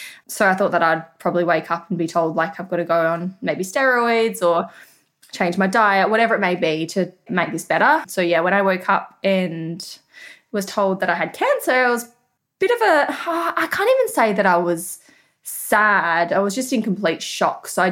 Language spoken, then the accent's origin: English; South Australia, Australia; it wasn't until we moved to Adelaide with Jeremy's new job that I'm from South Australia